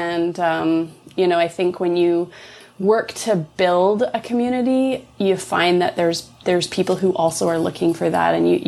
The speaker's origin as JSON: {"language": "English", "town": "Calgary", "region": "Alberta", "country": "Canada", "tie": "born or raised there", "also_born_or_lived": "Switzerland / Vancouver", "said": "I grew up in Calgary, which is a different town in a prairie province in Canada. And then I moved to Switzerland. That's where I learned to knit. My yarn store was in Vancouver, which is on the West Coast. And now we're in Middle Canada."}